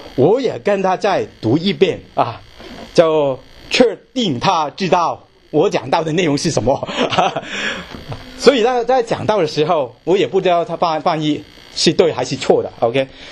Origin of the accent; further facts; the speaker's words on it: China; 但是对于我们来说，我们特别我们中国人来，可能就没有不习惯了啊。